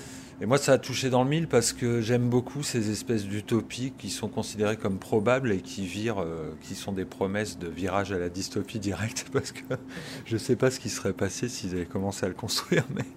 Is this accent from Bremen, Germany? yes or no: no; Berlin, Germany; En l'occurrence, moi je venais de Berlin.